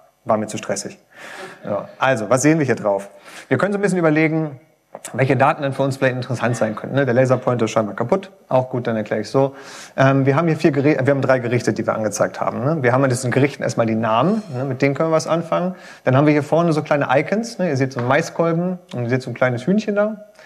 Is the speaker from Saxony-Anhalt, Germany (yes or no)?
no; Hanover, Lower Saxony, Germany; ich bin 33 Jahre alt, ich komme aus Hannover, bin da aufgewachsen, wohne da mittlerweile auch wieder, habe aber hier in Lübeck studiert vor mittlerweile einigen Jahren.